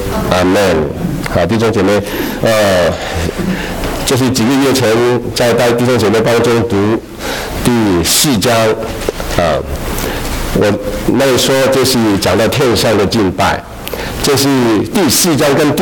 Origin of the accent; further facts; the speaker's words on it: Guangdong, China; accent: Cantonese; 对不起，我的国语不标准哈，非常不标准，你要习惯我这个口音，这个广东人的口音